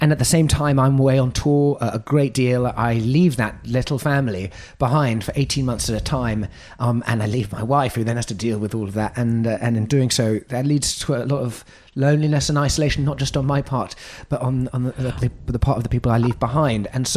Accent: United States; on a physical ocean of me being an American and my wife being back in the UK

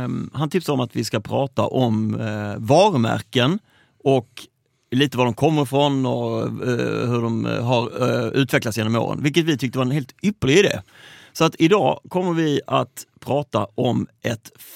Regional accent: Skåne, Sweden; accent: Scanian; Är det någonting med min skånska?

